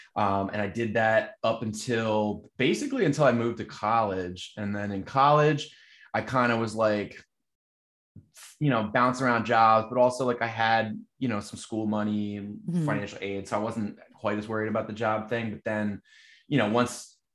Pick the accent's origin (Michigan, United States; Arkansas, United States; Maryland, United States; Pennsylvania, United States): Pennsylvania, United States; I mean, I grew up in Bucks County and I moved to Philly in 2000.